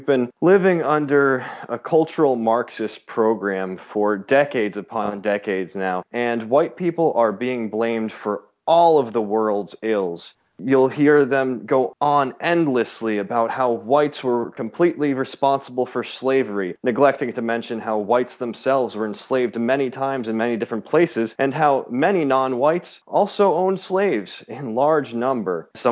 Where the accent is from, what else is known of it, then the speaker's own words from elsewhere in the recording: Northeast, United States; I'm originally from the Northeast, pretty much, and I studied up there